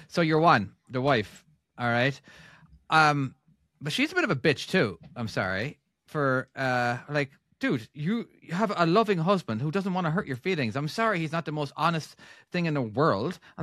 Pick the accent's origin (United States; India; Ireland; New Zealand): Ireland; Oh, I'm an Irishman in an Irish bar and everyone's going to fucking love me